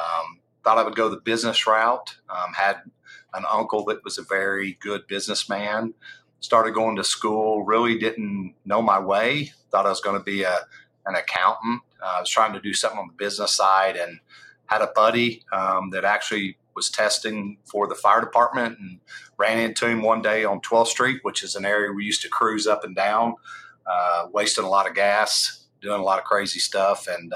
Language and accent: English; Oklahoma City, Oklahoma, United States; born there; I was born in Oklahoma City. I've never met my parents. So I was adopted at 3 days old by whom I know as my parents. My mom and dad were from this area.